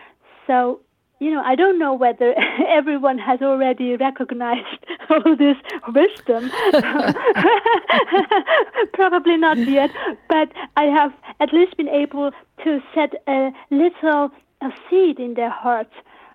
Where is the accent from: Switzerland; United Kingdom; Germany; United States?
Switzerland; as you know, I did not grow up in Tibet. I grew up in Switzerland, mm-hmm. and so I carry the two worlds in within me.